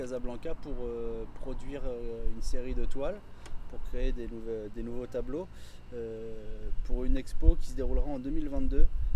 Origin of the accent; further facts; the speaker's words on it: Normandy, France; Salut, donc … je viens de France, en Normandie, et je viens régulièrement au Maroc